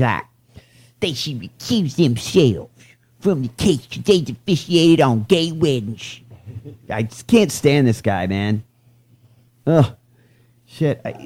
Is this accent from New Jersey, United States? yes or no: no; Pensacola, Florida, United States; The people that work, say, in my hometown, in Pensacola, Gulf Breeze, they work in the tourism industry.